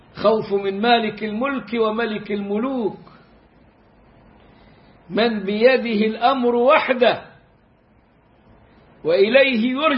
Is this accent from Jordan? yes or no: no; Egypt; وهتلاقيها كده والحاول بيغنوا بيها دلوقتي عندنا في مصر في بداية الحفلات وفي إذاعة القرآن الكريم.